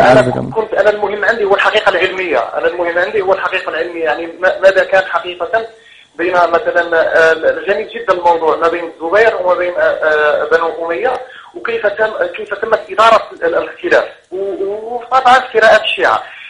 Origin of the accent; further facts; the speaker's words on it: Morocco; انا مثلا مغربي الجنسيه وغير متمكن من